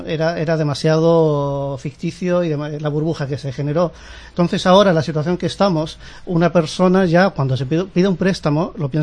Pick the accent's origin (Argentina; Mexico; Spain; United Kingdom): United Kingdom; England; yo me crié en Inglaterra, yo he vivido mi juventud allí.